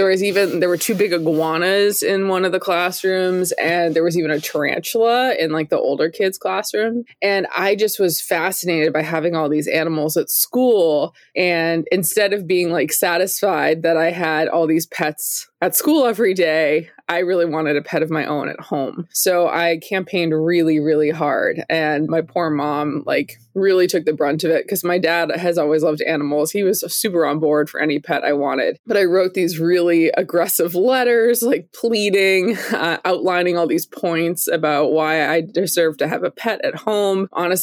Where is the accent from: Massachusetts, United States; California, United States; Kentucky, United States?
Massachusetts, United States; I grew up outside Boston in the, you know, Massachusetts suburbs